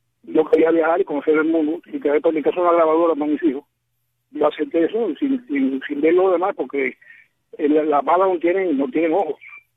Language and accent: Spanish; Cuba; Yo, bueno, nací en Cuba y me crié